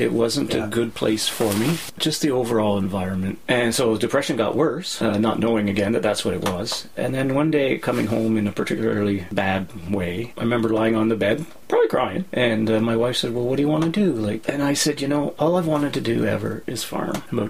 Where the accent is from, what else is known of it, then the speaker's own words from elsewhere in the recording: Ontario, Canada; my father's side of the family was a farm family. Yep. I grew up in the Niagara region. Cherry orchards, peach orchards, that stuff was around us.